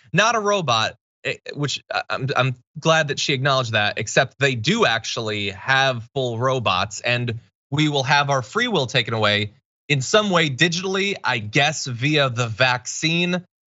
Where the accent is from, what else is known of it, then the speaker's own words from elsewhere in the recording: Connecticut, United States; now in Los Angeles, United States; I find it to be kind of unbearably cold in LA. I grew up in Connecticut, and I have been made so weak, David, by West Coast weather.